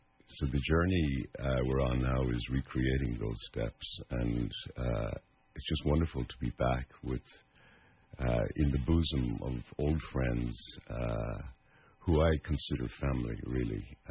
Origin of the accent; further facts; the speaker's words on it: Carrick-on-Shannon, Connacht, Ireland; moved away as an adult; also born or lived in Galway / Donegal; now in Canada; coming from rural Ireland, where I was born in Carrick-in-Shannon and Leitrim, and I lived in Galway and Donegal, rural sounded to me like it was the place to be.